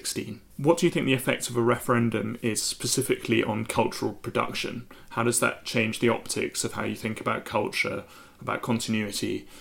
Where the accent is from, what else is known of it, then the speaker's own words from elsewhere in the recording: Edinburgh, Scotland, United Kingdom; I'm from Edinburgh, and my mum's from the north of Scotland, my dad's from England